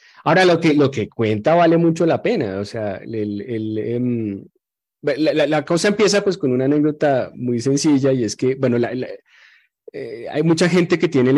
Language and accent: Spanish; Bogotá, Colombia; pero pues yo me siento tan bogotano como Monserrate.